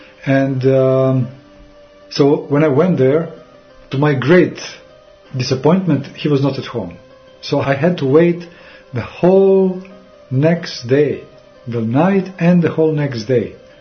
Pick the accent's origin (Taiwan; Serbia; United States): Serbia; I must admit, I'm Serb. I'm coming from Serbian people, from Serbian country, where Orthodoxy is traditional religion.